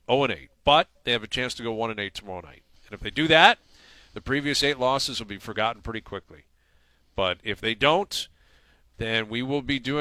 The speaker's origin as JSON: {"language": "English", "country": "Canada", "said": "as a Canadian"}